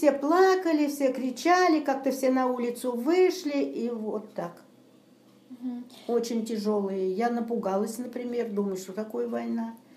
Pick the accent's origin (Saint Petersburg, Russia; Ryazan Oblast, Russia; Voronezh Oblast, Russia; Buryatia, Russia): Ryazan Oblast, Russia; Pesochnya; born there; Так, Рязанская область, деревня или как село Песочня.